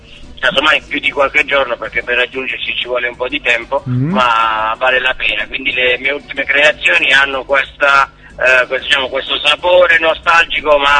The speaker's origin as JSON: {"language": "Italian", "region": "Apulia", "country": "Italy", "said": "perché sono pugliese, l'ho fatta col cuore, quindi ho dedicato tutti i miei brani alla mia terra"}